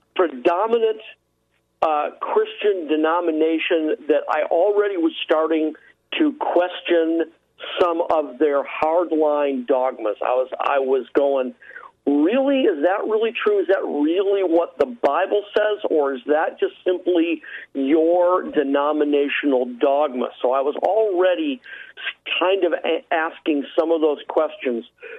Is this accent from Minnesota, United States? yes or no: yes; Minnesota, United States; Okay, well, I'm originally from the Twin Cities, St. Paul, Minneapolis, Minnesota. I grew up there, went to school there.